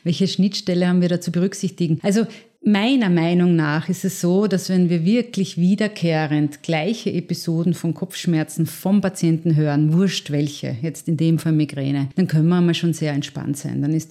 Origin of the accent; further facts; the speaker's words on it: Linz, Upper Austria, Austria; now in Klagenfurt, Austria; ich bin Fachärztin für Neurologie und bin ursprünglich aus Linz, aber derzeit in Klagenfurt tätig